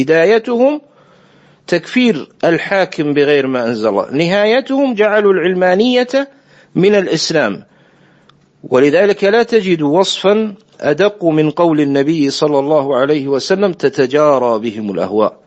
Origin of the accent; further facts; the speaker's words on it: Kuwait; في بلدنا الكويت